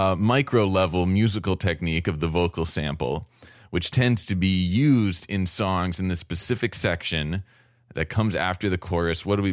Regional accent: New York City, New York, United States; I'm from New York City.

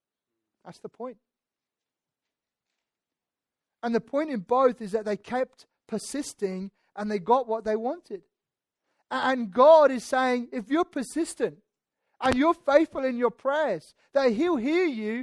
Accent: United Kingdom; And we're British, we love talking about our own problems and complaining about our own problems.

